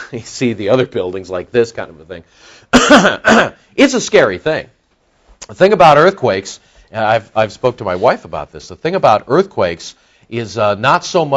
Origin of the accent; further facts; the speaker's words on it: Los Angeles, California, United States; You know, and I'm from Los Angeles. You know, I grew up with earthquakes.